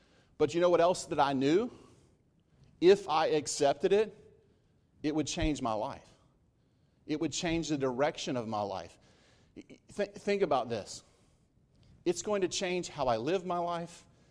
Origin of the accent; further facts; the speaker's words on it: North Carolina, United States; I came to Reidsville to play basketball. I grew up in Guilford County.